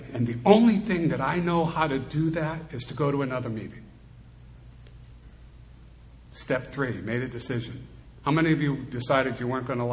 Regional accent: Lynn, Massachusetts, United States; born there; But I was born in Lynn, and in Lynn, Massachusetts

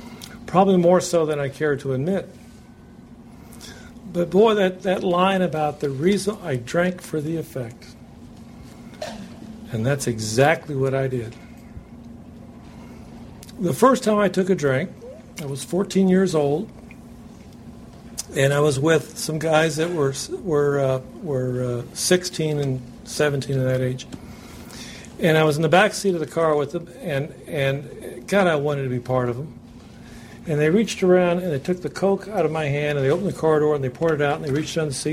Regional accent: Indianapolis, Indiana, United States; I'm from Indianapolis, Indiana, and we are so fortunate to have Dudley and Marge and Jill in our community.

